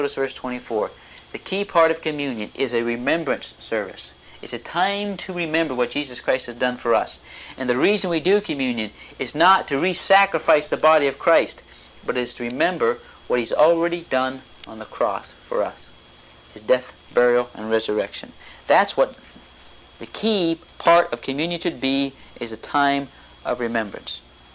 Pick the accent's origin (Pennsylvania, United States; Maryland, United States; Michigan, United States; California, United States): Pennsylvania, United States; In fact, where I grew up in Pennsylvania, we attended a brethren church that just had communion twice a year.